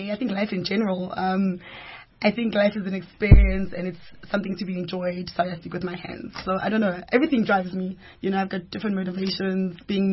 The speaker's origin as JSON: {"language": "English", "town": "Kempton Park", "region": "Gauteng", "country": "South Africa", "tie": "born or raised there", "said": "born and bred in Jersey, Kempton Park, born and bred. I come from a Zulu Swati mother and a Sotho father. So I'm a Zutu. But my mother's Zulu Swati, but my dad is Sotho."}